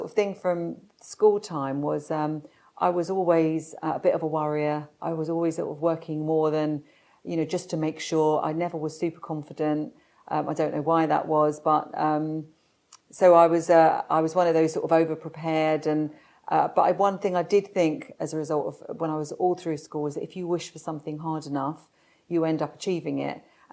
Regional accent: London, United Kingdom; born there; I was born in South London and to a normal family.

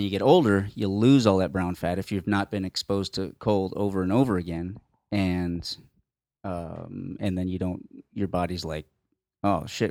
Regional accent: Puerto Rico; I grew up in Puerto Rico.

